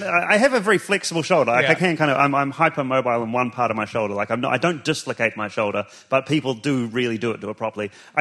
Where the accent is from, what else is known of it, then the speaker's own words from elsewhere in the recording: Timaru, Canterbury, New Zealand; also born or lived in Dunedin; our small town of Timaru in New Zealand.